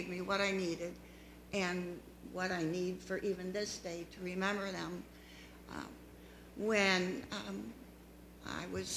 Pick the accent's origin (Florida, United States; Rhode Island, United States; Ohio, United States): Ohio, United States; Painesville; born there; So anyhow … I was born in Painesville.